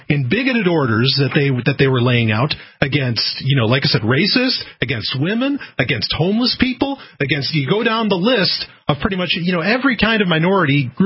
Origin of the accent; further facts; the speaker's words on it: New York, United States; I grew up in New York myself